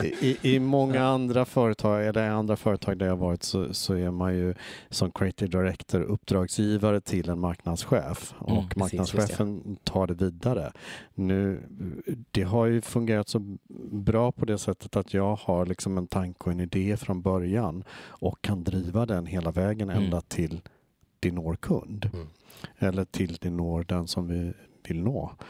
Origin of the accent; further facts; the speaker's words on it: Gothenburg, Västra Götaland County, Sweden; now in Stockholm, Sweden; Jag är göteborgare i grunden och flyttade till Stockholm för att gå på Beckmans designskola.